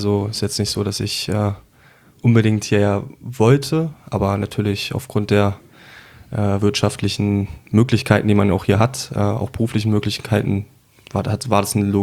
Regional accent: Berlin, Germany; now in Rhein-Main, Germany; aus Berlin, ein Exil-Hertaner jetzt hier im Rhein-Main-Gebiet seit 2 Jahren, auf den Tag genau heute. Aufgewachsen bin ich in Tempelhof, im schönen Südberlin.

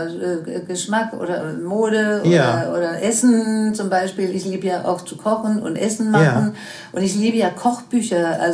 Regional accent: Denmark; also born or lived in United States; Naja, das Schlimmste war da, wo ich in Amerika war, nicht? Und wo ich dann zurückkam in meine Heimat Dänemark.

